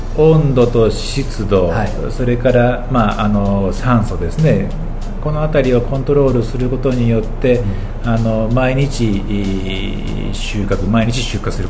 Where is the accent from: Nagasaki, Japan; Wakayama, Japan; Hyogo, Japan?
Hyogo, Japan; 地元の兵庫県でですね、はい、豊岡市、それから神戸市の方の市場ですね